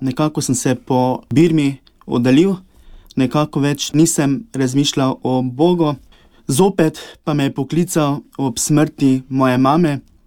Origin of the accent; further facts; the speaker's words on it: Ptuj, Drava, Slovenia; Preživljal sem otroštvo v okolici Ptuja, to je Grajena, to je 6 km oddaljeno iz Ptuja. Tam sem tudi hodil obiskoval v osnovno šolo, kasneje pa sem nadaljeval srednjo šolo na Ptuju.